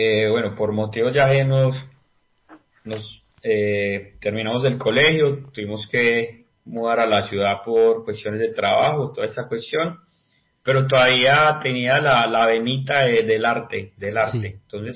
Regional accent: Belén de Umbría, Risaralda, Colombia; Un día estaba en mi pueblo, Belén de Umbría, Risaralda

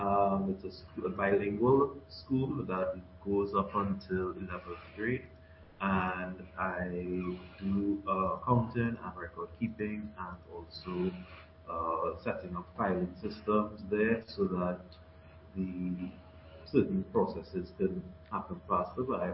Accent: Trinidad & Tobago; now in Utila, Honduras; I am from Trinidad and Tobago, and I am currently serving in Utila, Honduras

